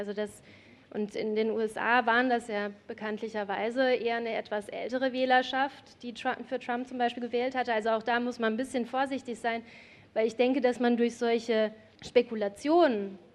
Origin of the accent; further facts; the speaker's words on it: Baden-Württemberg, Germany; Ich bin in Baden-Württemberg zur Schule gegangen, aber damals gab es das nicht.